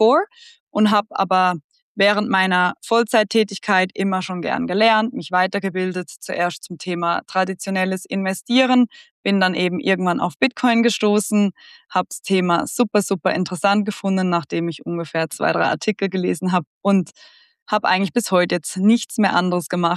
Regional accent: Switzerland; Ich bin aus der Schweiz, bin hier aufgewachsen in einem sehr privilegierten Umfeld

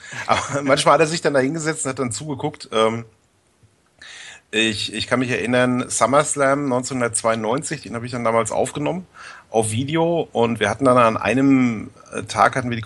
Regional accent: Lüdenscheid, North Rhine-Westphalia, Germany; ich komme ja ursprünglich aus Lüdenscheid

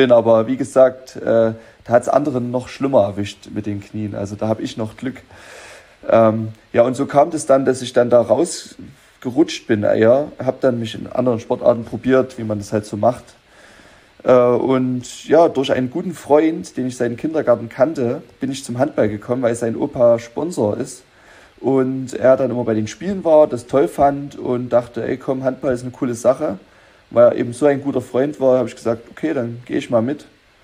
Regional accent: Aue, Saxony, Germany; wenn du mal im Urlaub bist irgendwo und jemand fragt, wo kommst du her aus Aue? Ach, alles klar.

